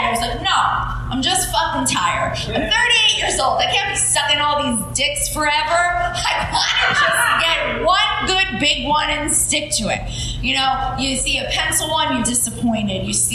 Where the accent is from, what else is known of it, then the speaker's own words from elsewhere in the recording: New York, United States; I'm a Jew from Long Island that likes to smoke weed.